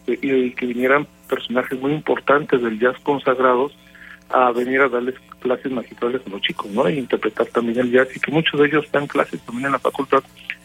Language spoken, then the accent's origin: Spanish; Tamaulipas, Mexico; donde yo vengo de Tamaulipas, ahí llega Santa Claus